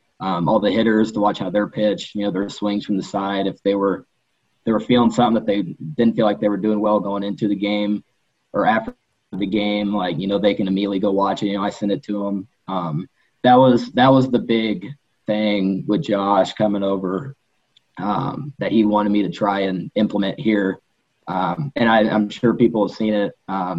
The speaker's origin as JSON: {"language": "English", "town": "Lawrence", "region": "Kansas", "country": "United States", "tie": "born or raised there", "said": "I'm from Lawrence, Kansas, went to Lawrence High. Born and raised a Jayhawk, sorry."}